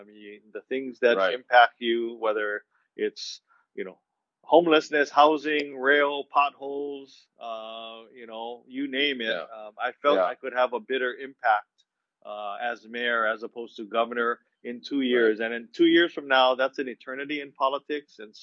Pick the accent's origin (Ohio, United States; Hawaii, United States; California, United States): Hawaii, United States; But also, I mean, most importantly, I'm born and raised on Oahu. I've lived here most of my life, and I love Oahu.